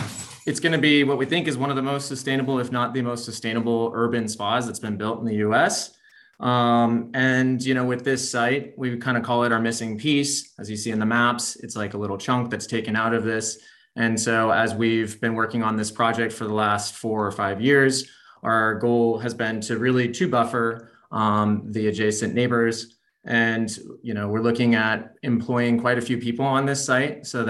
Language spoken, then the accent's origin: English; Portland, Oregon, United States; born and raised in Portland, went to high school here. My grandma lived on Alberta Street, so I've had a front row seat to the evolution of this neighborhood over the last four decades.